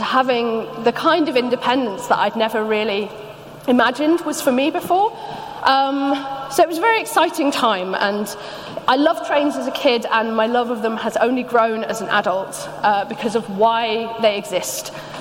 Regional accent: Wales, United Kingdom; So this is where I grew up. This is North Wales. I grew up on the Isle of Anglesey

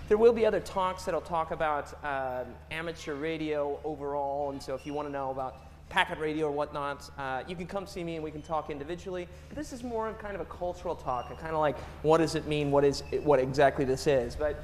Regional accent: United States; now in Cambridge, United Kingdom; I am American, but I've lived here since 2008

